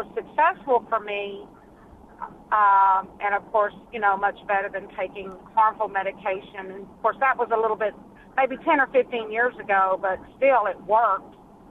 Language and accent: English; Lufkin, Texas, United States; I'm from Lufkin.